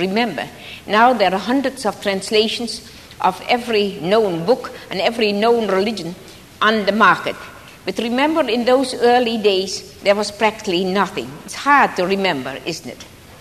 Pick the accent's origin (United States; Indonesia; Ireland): Indonesia; Java; English is a second language; because I was myself brought up in a colonial empire, because I was born in Java, the Dutch East Indies, and I was very fortunate in many ways